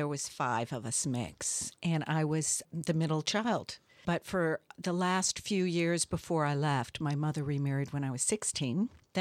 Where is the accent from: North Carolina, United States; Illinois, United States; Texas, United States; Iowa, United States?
Illinois, United States; Chicago; born there; No, I wasn't. I was born in Chicago, Illinois.